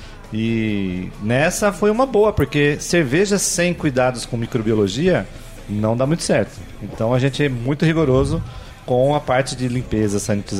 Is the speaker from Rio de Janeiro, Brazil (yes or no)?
no; Maringá, Paraná, Brazil; also born or lived in São Paulo; now in Recife, Brazil; Eu nasci em Maringá, estudei lá em Maringá e depois eu fui embora pela vida aí trabalhando. Já passei por São Paulo e tem 10 anos que eu cheguei em Recife.